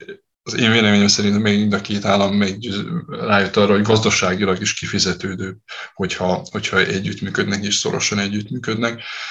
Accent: Vojvodina, Serbia; mi 13% vagyunk az utolsó népszámlálás alapján itt Vajdaságban.

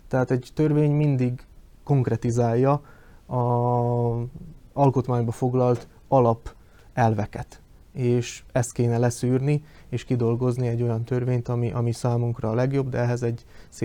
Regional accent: Slovakia; a életünknek, mint felvidéki magyaroknak, itt a Szlovákiában, felvidéken.

